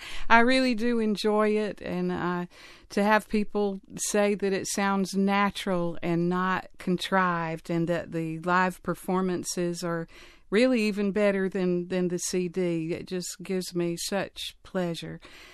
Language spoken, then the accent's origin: English; Spartanburg, South Carolina, United States; I grew up in Spartanburg in the Duncan Park neighborhood.